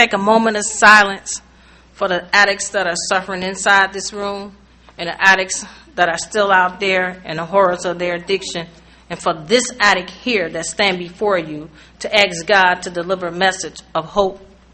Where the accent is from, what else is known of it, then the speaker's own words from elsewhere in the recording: Chicago, Illinois, United States; I'm an addict from Chicago.